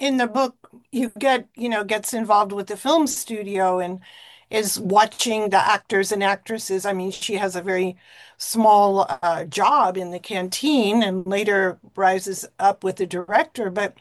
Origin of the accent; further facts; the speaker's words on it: Chicago, Illinois, United States; born there; No, we are mongrel Americans. We are just American. We're from whatever stock from the Midwest, born in Chicago.